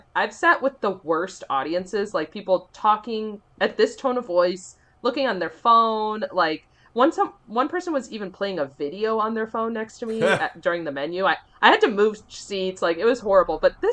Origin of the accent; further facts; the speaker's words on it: Florida, United States; I mean, we grew up in Florida. So like all of my Christmas traditions are Florida ones, like with no snow.